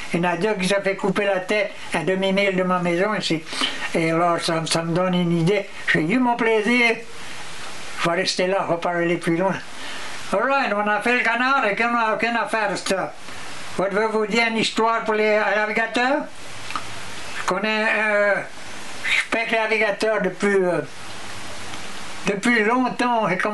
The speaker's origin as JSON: {"language": "French", "region": "Louisiana", "country": "United States", "tie": "born or raised there", "said": "c'est pour ça que je m'appelle un Cajun aujourd'hui. J'ai été élevé dans la Vuelo."}